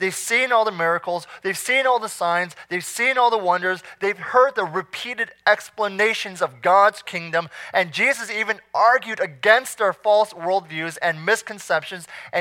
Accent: Alexandria, Virginia, United States; in the little studio that we all shared growing up in Alexandria

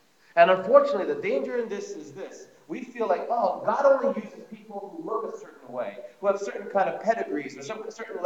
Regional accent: New Jersey, United States; I grew up in New Jersey. Nobody knows me.

